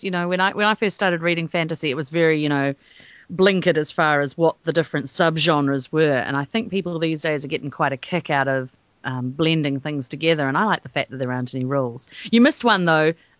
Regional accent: Wellington, New Zealand; I'm from Wellington in New Zealand, which is indeed where Peter Jackson hangs out

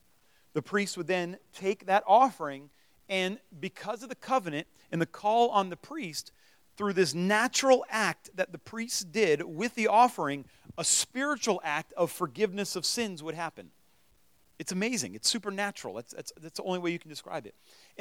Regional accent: United States; There's countries I can't purchase land in because I'm an American.

